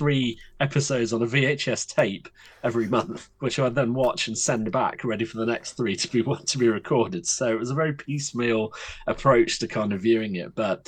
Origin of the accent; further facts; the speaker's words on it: South West England, United Kingdom; now in Isle of Man; I'm from the Isle of Man, from Devon originally. Been living here for about 20 odd years for my sins, and loving it.